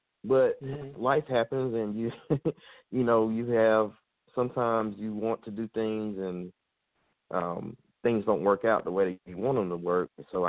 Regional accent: Georgia, United States; growing up in Georgia, of course, I rooted for the home teams, and I liked drawing players.

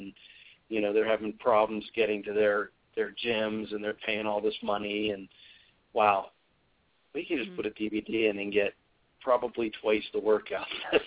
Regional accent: Pennsylvania, United States; I'm from Pennsylvania. 6 inches of snow, I can drive in that, not a problem.

